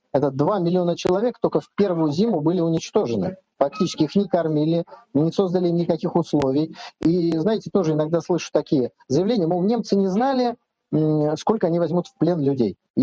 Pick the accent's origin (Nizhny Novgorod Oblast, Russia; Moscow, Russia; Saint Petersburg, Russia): Saint Petersburg, Russia; я коренной ленинградец, в моей семье, естественно, тоже есть погибшие в блокаду.